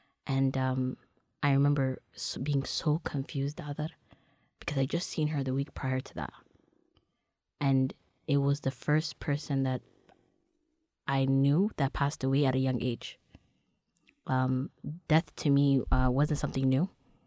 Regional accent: Toronto, Ontario, Canada; Growing up in Toronto, you know, born and raised in Dixon.

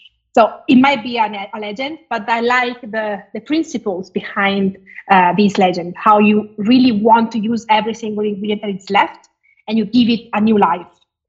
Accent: Tuscany, Italy; I believe it's from Tuscany, just because I'm from Tuscany.

